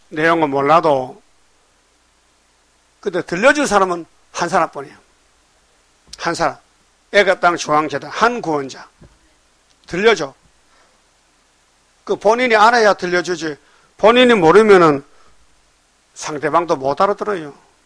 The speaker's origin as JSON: {"language": "Korean", "town": "Dain", "region": "North Gyeongsang", "country": "South Korea", "tie": "born or raised there", "said": "내 고향이 경상북도 의성군 다인인데"}